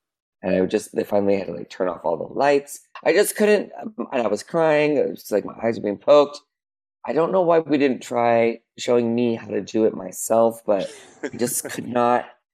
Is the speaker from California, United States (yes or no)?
yes; California, United States; what's hilarious is that when I grew up here in Southern California. No air conditioning at these old schools.